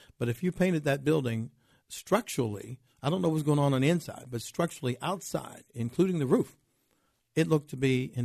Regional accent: Pittsburgh, Pennsylvania, United States; I grew up in the Hill District as a kid. I'm 68 years old, so we're going back quite a while.

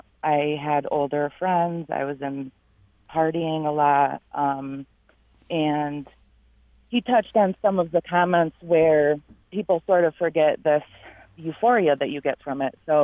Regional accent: Canandaigua, New York, United States; born there; also born or lived in Rochester; I was born in Canandaigua, and I moved quickly to Rochester as soon as I could get a car.

